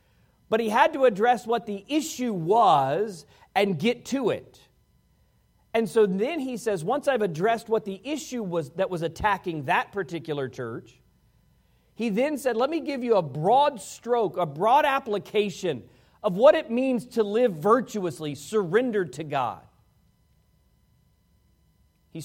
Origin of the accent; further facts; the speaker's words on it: Washington, D.C. area, United States; I grew up outside of Washington, D.C.